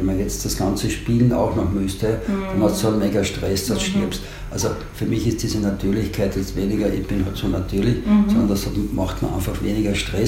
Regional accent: Carinthia, Austria; aber ich komme natürlich aus Kärnten, wir sind alle als Ferialpraktikanten aufgewachsen

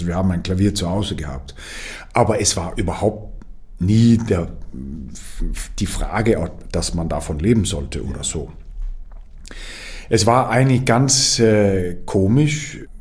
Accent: Denmark; weil das natürlich sehr nah an meiner Heimat ist und man fühlt sich als Däne eigentlich sehr dänisch hier

